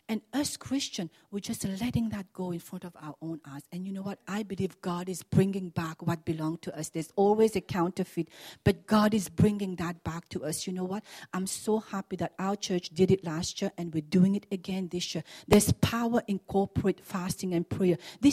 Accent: Mauritius; born there; I happen I was born in Mauritius

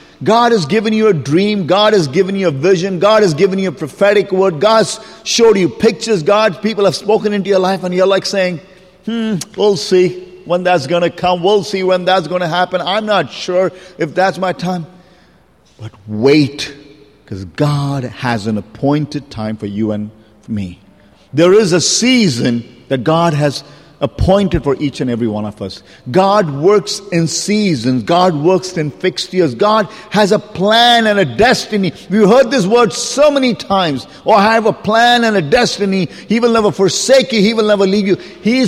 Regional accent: India; English is a second language; if you're wondering why my V and my W, I keep struggling with it. That's because I come from India. We say our V and our W very much the same.

